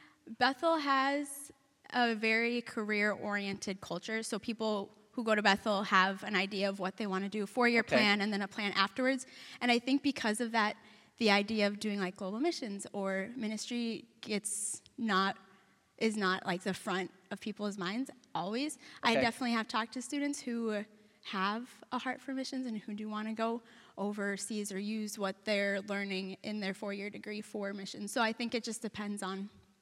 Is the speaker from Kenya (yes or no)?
yes; Kenya; now in United States; Yeah, so I grew up in Kenya with my parents who were missionaries there